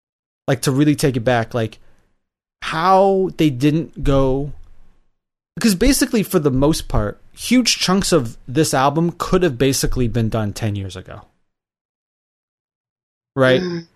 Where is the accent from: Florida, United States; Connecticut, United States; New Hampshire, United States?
Connecticut, United States; throwing shade at my home state.